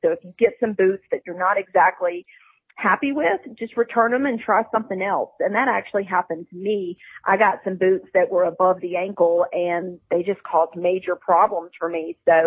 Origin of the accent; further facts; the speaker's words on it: Southern US, United States; I'm born and raised in the South. I like doing handshakes.